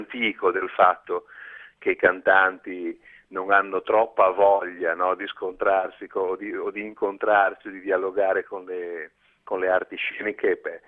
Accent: Genoa, Liguria, Italy; da genovese farlo.

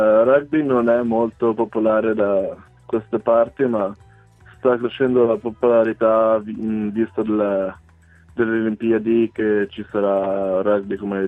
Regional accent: Giubiasco, Ticino, Switzerland; Corretto, vengo da Giubiasco.

